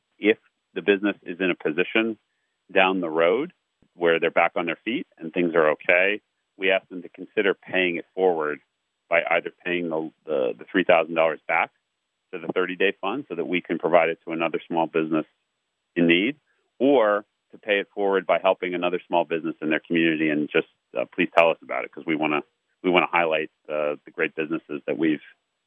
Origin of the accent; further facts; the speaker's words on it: Pennsylvania, United States; When my dear friend who I grew up with in the Reading, Lancaster area